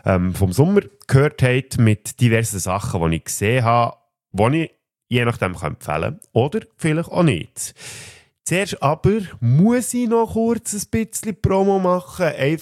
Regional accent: Switzerland; das Zitat aus dem Film Nickel Boys, wo ja anfangs des Jahres bei uns in der Schweiz rauskam.

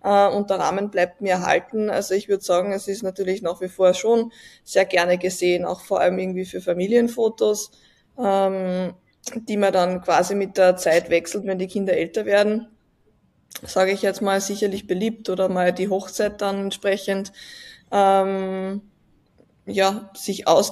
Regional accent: Leonding, Upper Austria, Austria; Für alle, die es jetzt zum ersten Mal hören, ich komme aus Leonding in Oberösterreich

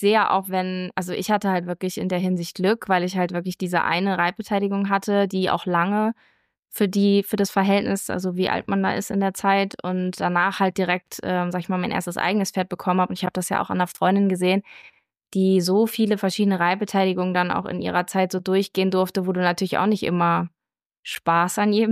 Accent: Bremen, Germany; ich bin halt in der Stadt aufgewachsen. Ich komme ja ursprünglich aus Bremen

